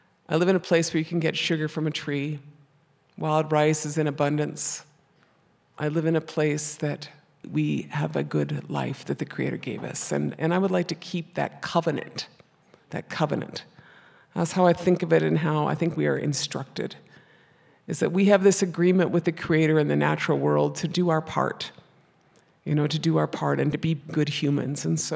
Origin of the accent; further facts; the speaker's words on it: Minnesota, United States; I'm from the White Earth Reservation, I'm Bear Clan, and I'm really honored to be here with you.